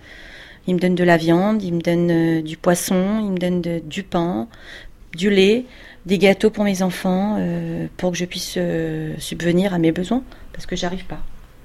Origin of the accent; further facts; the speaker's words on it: France; Alors que je suis juif, mais je suis d'abord française.